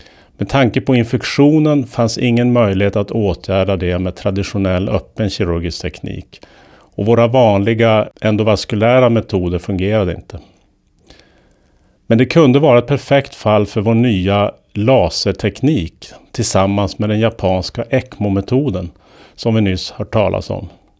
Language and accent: Swedish; Lovika, Norrbotten County, Sweden; Jag är uppvuxen i norra Västerbotten med rötter i Tornedalen, i en liten by vid Tornälvens strand som heter Lovika.